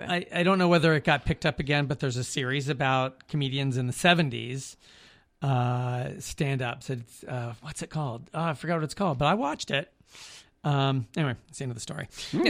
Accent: Texas, United States; moved away as an adult; now in New York, United States; I don't tell people, but I grew up in Texas. I moved to New York at 18. And when I would go home to Texas, they'd say, you sound like a New Yorker.

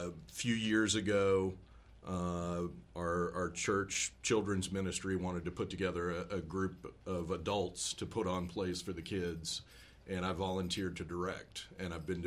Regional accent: Kansas, United States; Grew up in suburbs of Kansas City on the Kansas side and came down here for

